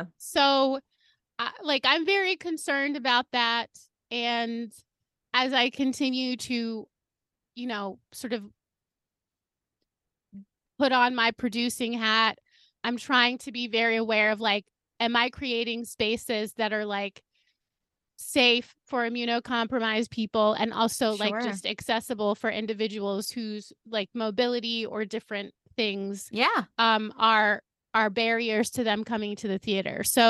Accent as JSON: {"language": "English", "town": "New York City", "region": "New York", "country": "United States", "said": "And to be honest, as a New Yorker, it's sad. I didn't even really know this is happening. But in my defense, New York City has so many things going on."}